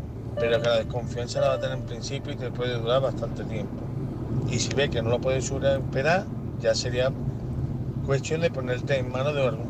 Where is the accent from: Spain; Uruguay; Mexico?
Spain; Seville, Andalusia; de Sevilla y quisiera opinar sobre el tema